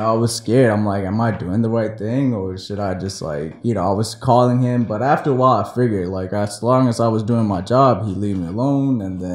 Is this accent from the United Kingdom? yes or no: no; Sri Lanka; now in Maryland, United States; No, I love Maryland, man. I mean, I'm from Sri Lanka.